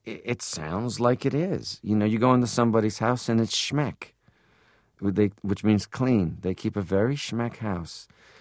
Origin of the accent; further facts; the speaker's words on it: Toronto, Ontario, Canada; Well, when I grew up in Toronto